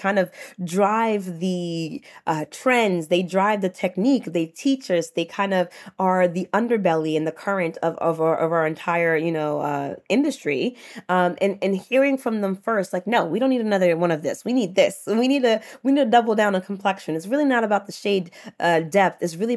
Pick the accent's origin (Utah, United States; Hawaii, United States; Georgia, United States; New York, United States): New York, United States; New York City; especially growing up in Harlem as a first generation Senegalese American. All we had was community.